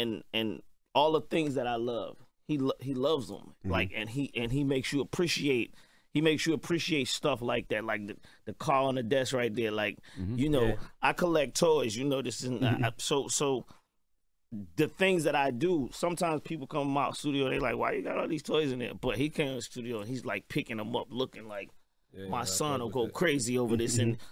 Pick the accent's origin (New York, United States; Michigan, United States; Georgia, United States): Georgia, United States; Atlanta; And then I'm from the South. I represent Atlanta, right, to the fullest.